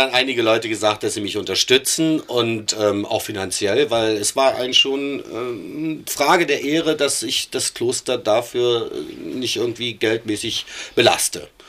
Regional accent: Weiberberg, Harz, Germany; dass Weiberberg meine Heimat bleibt, ja, ich bin auch schon ganz viele Jahre aus dem Harz weg und empfinde das auch immer wieder, dass ich nach Hause fahre.

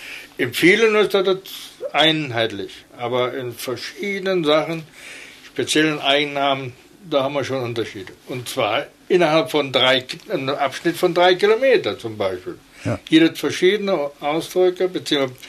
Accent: Wetter, Germany; Lass uns verlieren, wir kommen aus Wetter.

